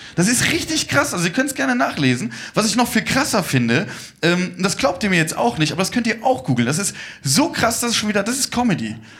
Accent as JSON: {"language": "German", "region": "Rhineland", "country": "Germany", "said": "ich komme aus dem Rheinland und uns wird immer auch nachgesagt, dass wir so komische Menschen wären."}